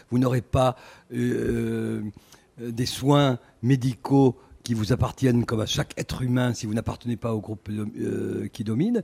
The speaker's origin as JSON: {"language": "French", "country": "Bosnia & Herzegovina", "second_language": "French", "said": "l'énorme tremblement de terre qui s'est passé chez nous en Bosnie."}